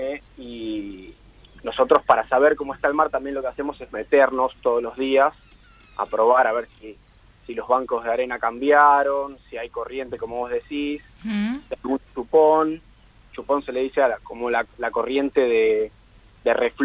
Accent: Pinamar, Buenos Aires Province, Argentina; De Pinamar. Guardavidas de Pinamar.

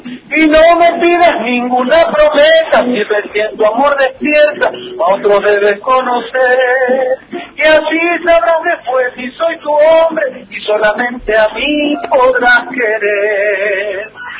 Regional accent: Quitilipi, Chaco, Argentina; soy de Quitilipi, y Quitilipi es una zona bastante folclórica y de chacarera

